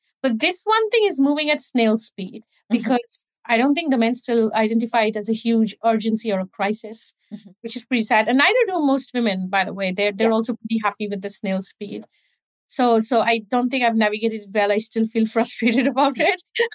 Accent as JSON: {"language": "English", "country": "India", "tie": "born or raised there", "lives_now": "United Kingdom", "said": "I grew up in East India."}